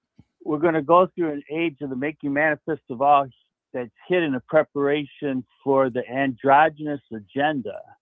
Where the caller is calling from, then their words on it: Florida, United States; from Florida.